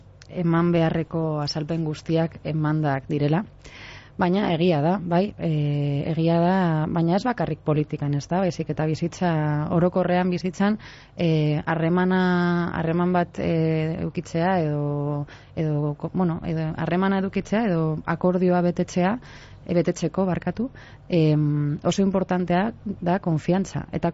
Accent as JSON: {"language": "Basque", "town": "Bilbao", "region": "Basque Country", "country": "Spain", "said": "Bueno, pues Bilbokoa naiz, psikologoa naiz"}